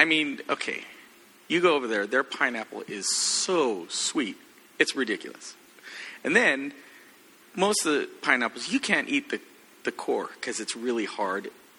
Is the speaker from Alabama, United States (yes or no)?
no; Hawaii, United States; So I grew up in Hawaii. They got the Dole plantation there. I love pineapple.